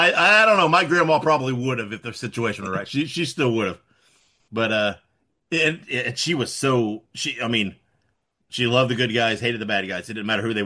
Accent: Indiana, United States; Well, I'm originally from Indiana. That's why I asked that. I'm not there now, but spent the majority of my life in Indiana.

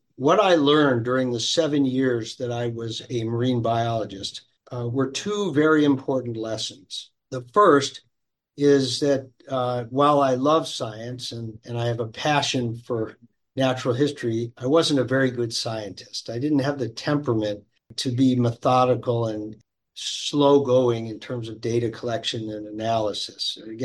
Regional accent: Milford, Connecticut, United States; Well, I grew up in Connecticut on the ocean. We lived in a little town called Milford and on Long Island Sound.

